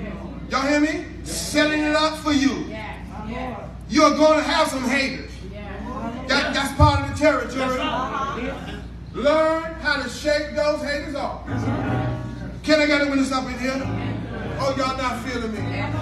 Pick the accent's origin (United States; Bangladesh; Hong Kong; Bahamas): Bahamas; Nassau, New Providence; I'm from the old school, because when I grew up in Nassau, they used to tell me fairy stories, Sister Angela.